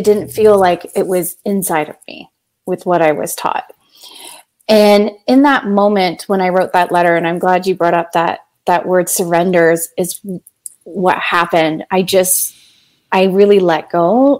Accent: Canada; born there; I was born in Canada.

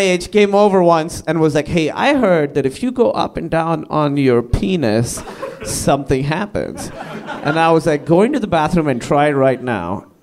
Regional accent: Karachi, Sindh, Pakistan; I grew up in Karachi, Pakistan, and we had a amusement park there

